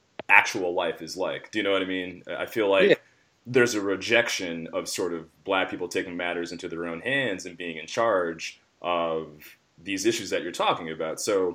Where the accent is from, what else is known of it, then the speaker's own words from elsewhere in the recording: New York City, New York, United States; I grew up in New York City, and, you know, I feel like I've always kind of been between worlds. Like, I grew up in Harlem, you know, my dad was in jail